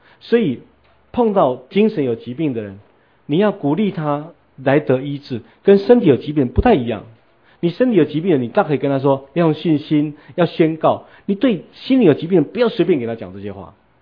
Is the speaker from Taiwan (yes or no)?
yes; Taiwan; 所以你看我们台湾人有的时候就会把女儿取名叫什么招娣啦